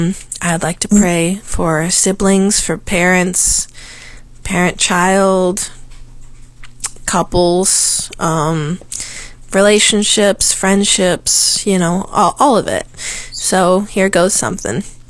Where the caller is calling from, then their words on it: Washington, United States; I'm calling in from Washington State